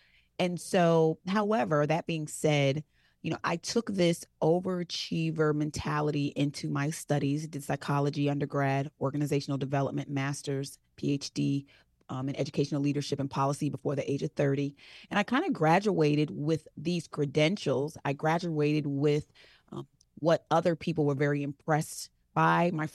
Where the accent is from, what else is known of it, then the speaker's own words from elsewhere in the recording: Jamaica; And I'm Jamaican.